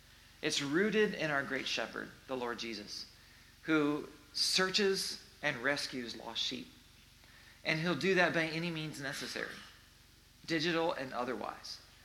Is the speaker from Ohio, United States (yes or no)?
yes; North Baltimore, Ohio, United States; I'm from North Baltimore, actually. Went to North Baltimore High School